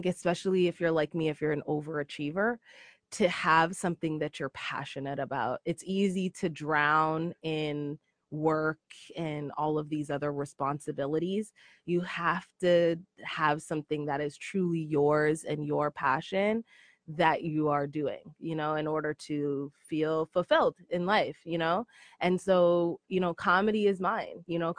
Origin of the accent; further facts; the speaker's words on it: Canada; I'm Canadian black, which is just a different type of black person.